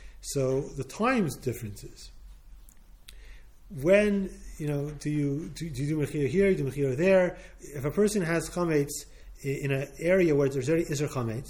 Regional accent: Montreal, Quebec, Canada; when I was growing up, I grew up in Montreal

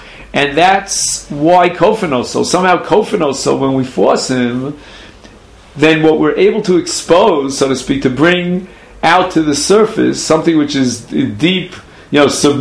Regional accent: Brooklyn, New York, United States; I know of a neighborhood in Brooklyn, I come from Brooklyn, New York, where they still do this to this day.

